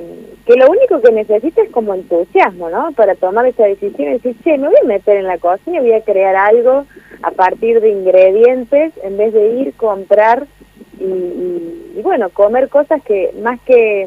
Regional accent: Córdoba, Argentina; now in Buenos Aires, Argentina; Yo soy de Córdoba, vivo en Buenos Aires.

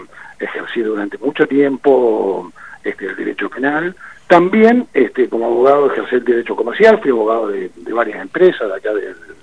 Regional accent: Zapala, Neuquén, Argentina; yo nací en Zapala. La verdad que una ciudad que entraño, amo y quiero, y cada vez que tengo la oportunidad regreso. Hice toda la escuela primaria allí, en la escuela normal, República de Nicaragua

